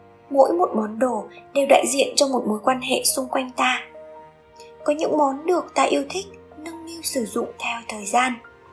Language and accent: Vietnamese; Northern Vietnam, Vietnam; also born or lived in Ho Chi Minh City; Mặc dù sinh ra và lớn lên ở miền Bắc, nhưng phải tận tới khi quay trở lại Hà Nội sau gần 15 năm ở Sài Gòn